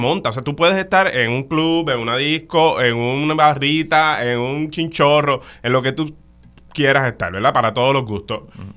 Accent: Santurce, Puerto Rico; Ustedes me conocen. Yo soy de Santurce.

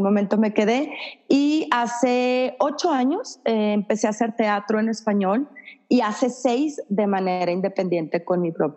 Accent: Monterrey, Nuevo León, Mexico; now in Austin, United States; yo soy de Monterrey, Nuevo León. Yo empecé, digamos que yo vine por primera vez hace 15 años, pero estuve como de turista, yendo y viniendo, venía acá, iba a otras ciudades, regresaba a Monterrey

